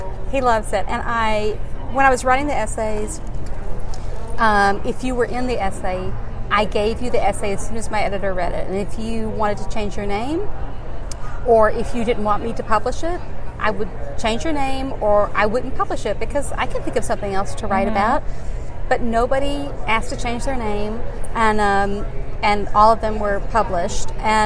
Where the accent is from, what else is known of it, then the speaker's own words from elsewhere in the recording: Alabama, United States; now in New York, United States; And I moved to New York because I wanted to be the only woman in a room of gay men. Because growing up in Alabama, you know, as far as we knew, there were no gay men.